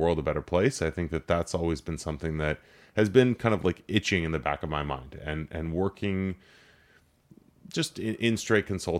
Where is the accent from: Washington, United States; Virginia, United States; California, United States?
California, United States; Los Angeles; Yeah, I mean, growing up in Los Angeles, I worked in politics. I mean, that's kind of my background, is working in City Hall and working to make the city I grew up in and love better